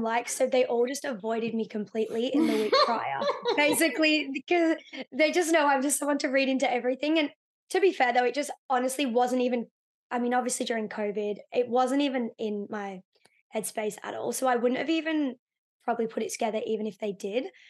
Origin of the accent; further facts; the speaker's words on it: Victoria, Australia; We grew up in the Yarra Valley.